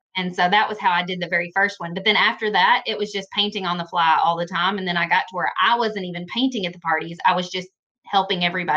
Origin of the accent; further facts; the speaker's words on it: Kentucky, United States; I'm from Kentucky, Western Kentucky. There's a big difference between Western and Eastern, so...